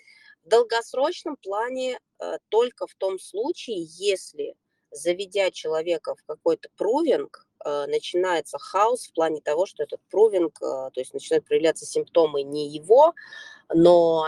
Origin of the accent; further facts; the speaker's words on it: United States; now in Russia; Раньше вот я росла в Соединенных Штатах